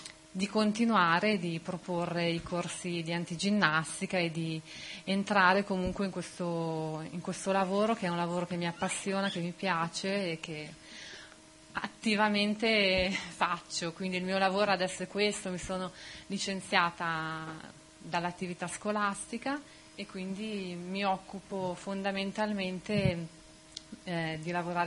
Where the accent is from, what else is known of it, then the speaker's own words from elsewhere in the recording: Milan, Lombardy, Italy; io sono di Milano